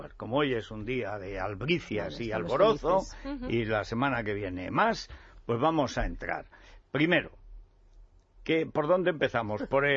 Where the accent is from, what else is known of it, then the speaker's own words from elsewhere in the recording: Aragon, Spain; Yo tenía un dolor de oídos horrible hasta los 13 años. Cada vez que bajaba de mi pueblo a Teruel, bueno, era un dolor...